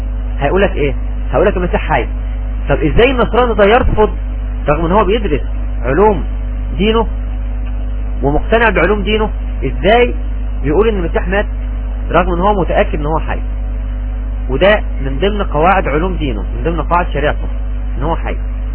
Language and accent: Arabic; Egypt; عندنا في مصر مثل بيقول كده